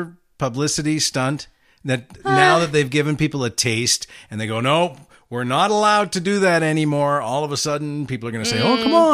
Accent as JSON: {"language": "English", "region": "Alberta", "country": "Canada", "said": "Are you kidding? I'm from Alberta."}